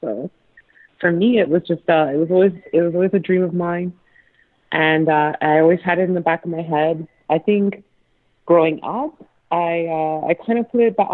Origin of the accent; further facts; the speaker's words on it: Miami, Florida, United States; So I'm based out of Florida. I was from Miami.